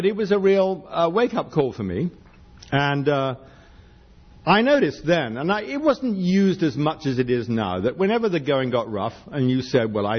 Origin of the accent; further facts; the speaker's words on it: Ireland; Growing up in Ireland, where, you know, there were no Palestinians and no Jews and no black people and just Irish people.